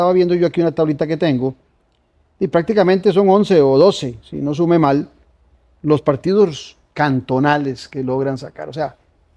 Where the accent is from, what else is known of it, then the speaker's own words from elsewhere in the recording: Ciudad Neily, Puntarenas, Costa Rica; tengo que ir hasta mi pueblo natal, a la escuela del centro, para ir a votar a Ciudad Neily.